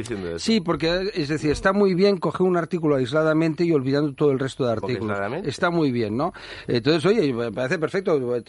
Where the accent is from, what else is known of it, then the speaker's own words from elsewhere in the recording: Catalonia, Spain; yo soy catalán como él